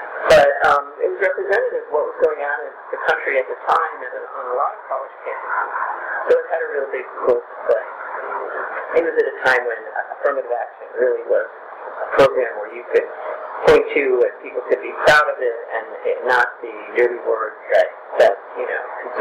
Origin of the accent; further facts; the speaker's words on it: New Jersey, United States; I mean, I grew up in New Jersey. I was going to college in New Jersey. I didn't really know anybody from another state.